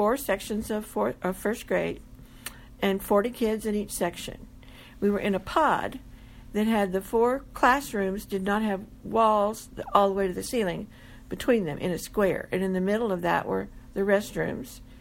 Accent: Abilene, Texas, United States; 2 years. After that, I came back to Abilene, my hometown.

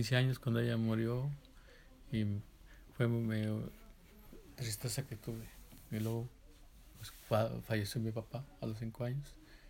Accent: Pátzcuaro, Michoacán, Mexico; born there; Nací en Pátzcuaro, Michoacán, el 8 de mayo del 58.

